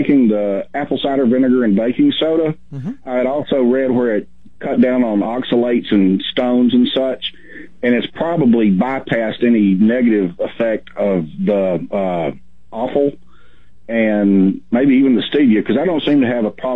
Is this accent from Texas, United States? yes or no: yes; Texas, United States; I've never called it giblet because I'm from Texas, I guess.